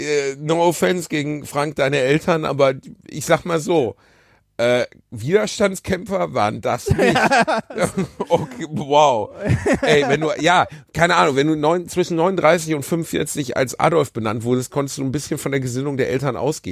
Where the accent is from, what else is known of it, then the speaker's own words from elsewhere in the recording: North Rhine-Westphalia, Germany; Ich komme aus dem Ruhrgebiet